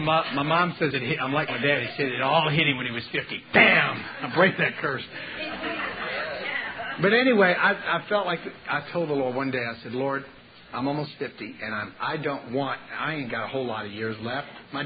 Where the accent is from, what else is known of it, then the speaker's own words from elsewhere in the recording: United States; I'm an American. I'm a wimp.